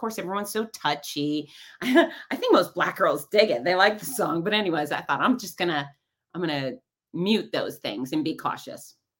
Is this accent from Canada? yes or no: no; Gainesville, Florida, United States; I said, I am … from Gainesville, Florida, and I love making happy noise.